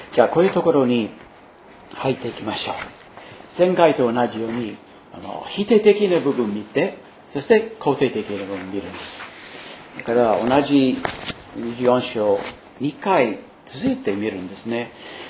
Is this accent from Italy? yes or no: no; United States; Japanese is a second language; まあアメリカ人としてそれはちょっと話すのはおかしいかもしれませんけど、でも本当に今はアメリカの国としての罪が増えてると感じますね。